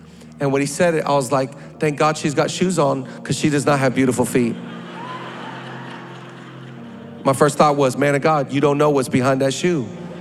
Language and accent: English; Seattle, Washington, United States; I grew up in the Seattle area.